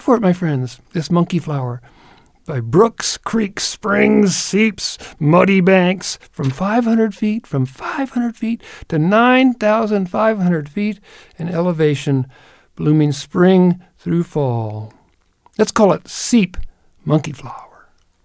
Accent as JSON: {"language": "English", "region": "Kentucky", "country": "United States", "tie": "born or raised there", "said": "Even when I was a child growing up in Kentucky, water seeping in a field felt magical."}